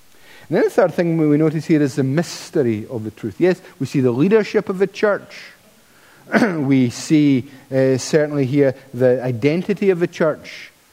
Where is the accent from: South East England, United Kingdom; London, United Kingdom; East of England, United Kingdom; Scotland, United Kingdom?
Scotland, United Kingdom; Paisley; And growing up in Paisley, there was all these different lodges.